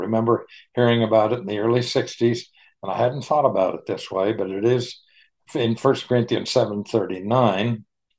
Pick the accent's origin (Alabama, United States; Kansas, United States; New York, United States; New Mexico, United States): Kansas, United States; now in Atlanta, United States; Here in Atlanta, we've survived colder temps. Of course, I grew up in Northwest Kansas. This would be a heat wave, but here it's cold.